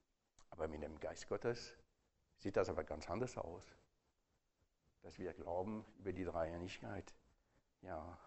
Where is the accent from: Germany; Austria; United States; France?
France; German is a second language; moved away as an adult; also ich bin also mal also groß geworden in Frankreich, 30 Jahre lang, und seitdem bin ich nicht mehr in Frankreich gewesen